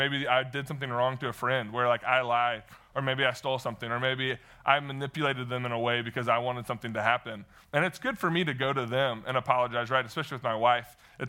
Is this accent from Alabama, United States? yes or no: no; Mississippi, United States; So this summer, my dad, I'm from Mississippi, like I said, my dad's the reason I love Mississippi State for the most part.